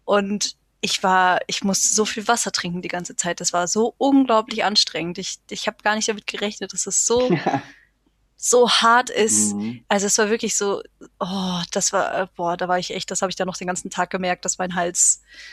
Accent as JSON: {"language": "German", "region": "North Rhine-Westphalia", "country": "Germany", "tie": "born or raised there", "said": "Ich komme ja aus dem Sauerland und bin halt mit Schützenfest aufgewachsen."}